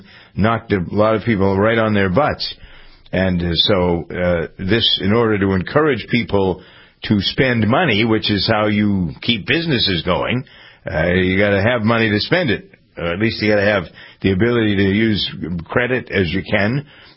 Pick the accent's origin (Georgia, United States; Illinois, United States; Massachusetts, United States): Massachusetts, United States; Framingham; the fact that I grew up in Framingham and not in Southie